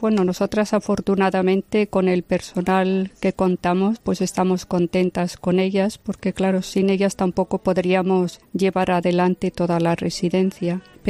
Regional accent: Tudela, Navarre, Spain; born there; soy nacida en Tudela y allí vive mi gente.

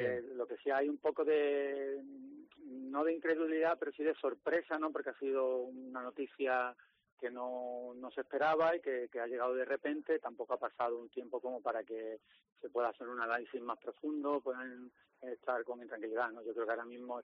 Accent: Málaga, Andalusia, Spain; pues como aficionado, como amante de este deporte, como malagueño

